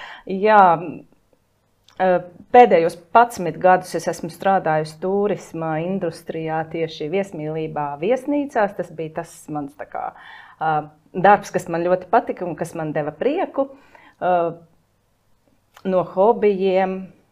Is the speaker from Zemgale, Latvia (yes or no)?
no; Riga, Latvia; es esmu rīdziniece.